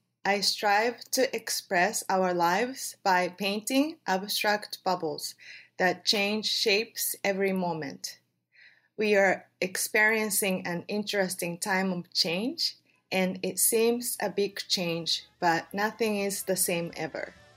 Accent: Japan; English is a second language; now in New York, United States; I am from Japan, live in New York.

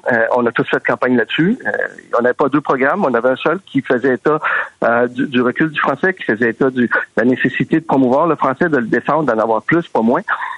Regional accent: Quebec, Canada; C'est partout, pas plus chez nous au Québec qu'ailleurs, là.

